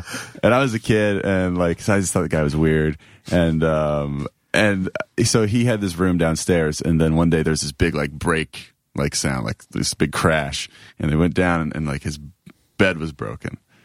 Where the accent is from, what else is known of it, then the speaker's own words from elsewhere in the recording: New Jersey, United States; born there; No, I was born in Jersey. But then my parents moved down there, and my parents were Christian folk singers.